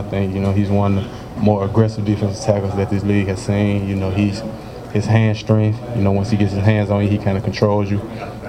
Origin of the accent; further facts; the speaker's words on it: Memphis, Tennessee, United States; I'm from Memphis. I was born and raised in Memphis